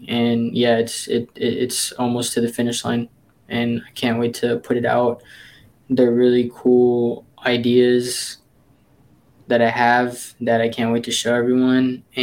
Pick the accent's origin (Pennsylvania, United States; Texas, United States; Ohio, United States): Texas, United States; Orange Grove; now in Corpus Christi, United States; We moved here 2008. But yeah, I'm from Orange Grove.